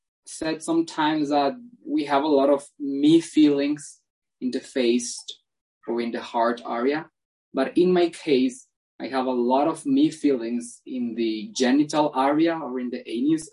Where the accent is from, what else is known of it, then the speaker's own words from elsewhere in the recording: Mexico; English is a second language; Here, I'm from Mexico. I'm 18 years old.